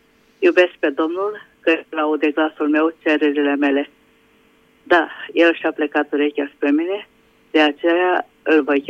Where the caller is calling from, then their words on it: Budapest, Hungary; din Budapesta.